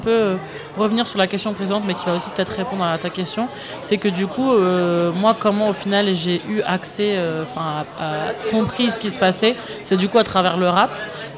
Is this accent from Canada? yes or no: no; Normandy, France; moi, je viens de Normandie, donc du coup, je viens pas de quartier populaire.